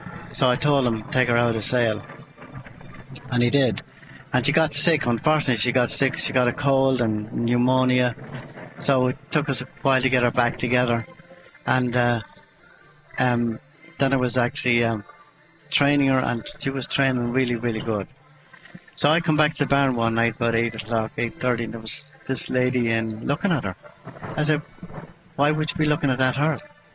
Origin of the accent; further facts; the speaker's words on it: Ireland; because we're all Irish, man.